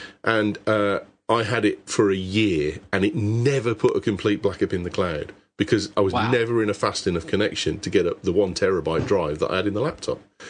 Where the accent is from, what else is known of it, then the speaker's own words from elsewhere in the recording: United Kingdom; Oh, God, I love being British.